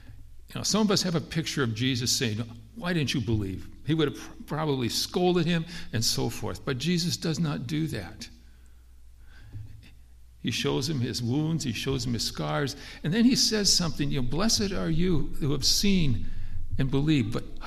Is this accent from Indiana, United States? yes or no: no; North Dakota, United States; whenever I see a license plate from North Dakota, I'm from North Dakota, I say to her, I bet you I know the person in that car